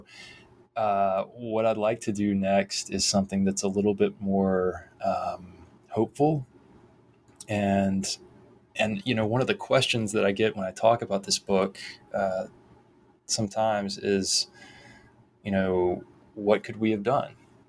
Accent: Thomasville, Georgia, United States; in my hometown where I live again now, Thomasville, Georgia, there was a, you know, we had our our sort of moment in the sun in the 60s, 70s, and 80s, part of the 90s, when we had some plants and factories

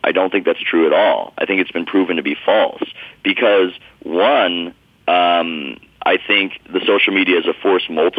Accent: San Diego, California, United States; knowing what I know of growing up in San Diego and Southern California in general, nobody leaves

